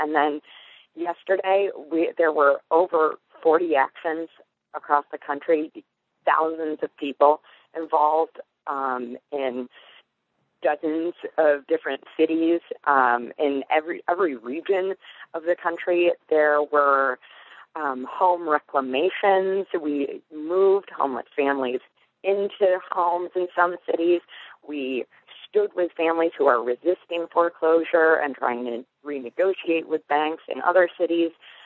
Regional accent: Michigan, United States; And I'm from the Midwest, and we don't have a Wall Street in Michigan, where I'm from.

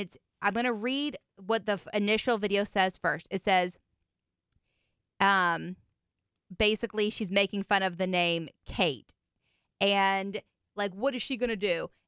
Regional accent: New Washington, Indiana, United States; I'm from New Washington, Indiana.

